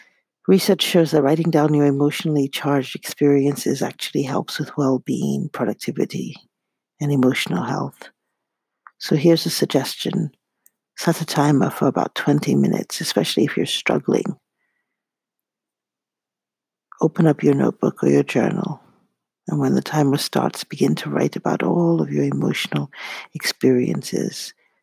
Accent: Nigeria; I remember growing up in Nigeria, very often we were barefoot.

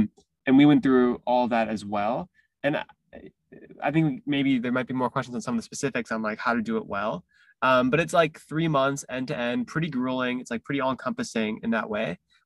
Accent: Wisconsin, United States; So I grew up in Wisconsin and went to college at UPenn in Philadelphia.

